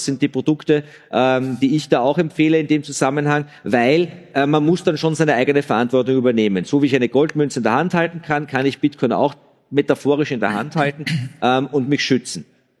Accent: Austria; Bei uns in Österreich sind es 400 Milliarden.

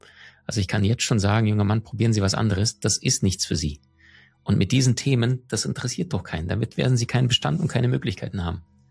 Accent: Crimea, Ukraine; also born or lived in Siberia; ich komme aus dem Ausland. Ich bin in Sibirien geboren. Ich bin in der Ukraine, auf der Schwarzmeerinsel Krim aufgewachsen. Und ich bin in sehr, sehr großer Armut aufgewachsen.

